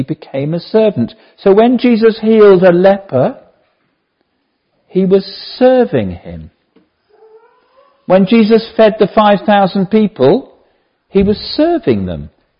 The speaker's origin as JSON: {"language": "English", "region": "England", "country": "United Kingdom", "said": "I'm from England."}